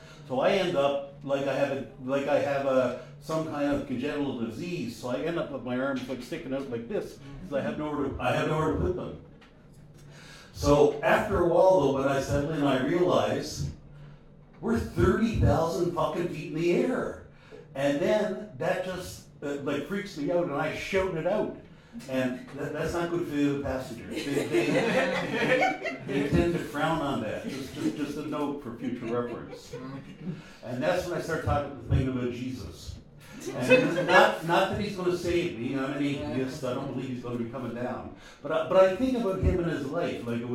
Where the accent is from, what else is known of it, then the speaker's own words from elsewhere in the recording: Cornbrook, Newfoundland and Labrador, Canada; born there; also born or lived in Ontario; now in St. John's, Canada; I'm a born Newfoundlander. I was born in Cornbrook late into the last century, so let's say that. And lived mostly in Ontario, but just moved back to St. John's a couple of years ago.